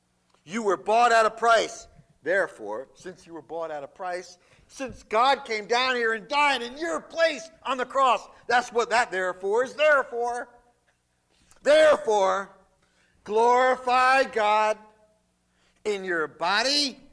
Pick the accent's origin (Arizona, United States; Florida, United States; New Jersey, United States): New Jersey, United States; I'm from New Jersey, I'm sorry.